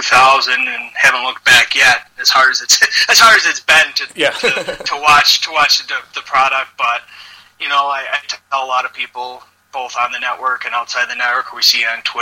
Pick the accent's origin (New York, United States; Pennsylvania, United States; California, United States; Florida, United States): New York, United States; Buffalo; now in Rochester, United States; I grew up in the Buffalo, New York area. Now I'm in Rochester, but that's all we really had up there.